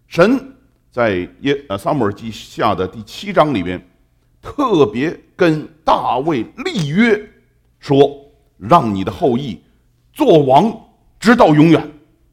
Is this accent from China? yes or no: yes; China; 那个我们中国人读书就为当官的